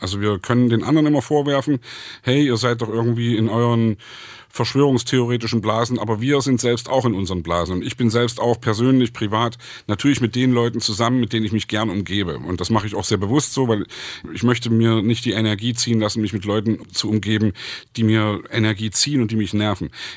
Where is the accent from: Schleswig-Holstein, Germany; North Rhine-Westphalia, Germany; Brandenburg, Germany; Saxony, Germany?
Saxony, Germany; Ich komme aus Sachsen, wo in letzter Zeit Schlagzeilen herkamen, die nicht unbedingt schön sind.